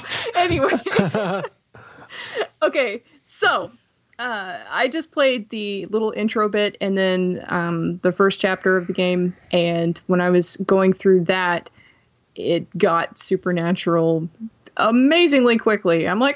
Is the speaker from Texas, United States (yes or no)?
yes; Texas, United States; Hey, I'm the one from Texas.